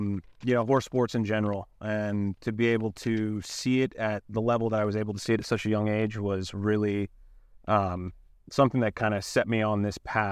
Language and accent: English; California, United States; Yeah, so I'm from California, grew up in California.